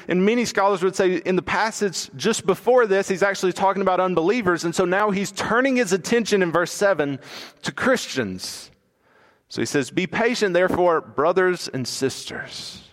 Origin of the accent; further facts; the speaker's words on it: Alabama, United States; I know I'm from Alabama, but I know very little about farming.